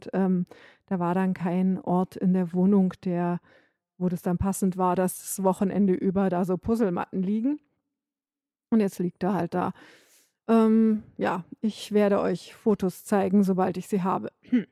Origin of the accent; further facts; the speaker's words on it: North Rhine-Westphalia, Germany; now in Bavaria, Germany; ich bin aufgewachsen in Ostwestfalen. Und ich sehe jetzt nicht komplett anders aus als die Leute in Ostwestfalen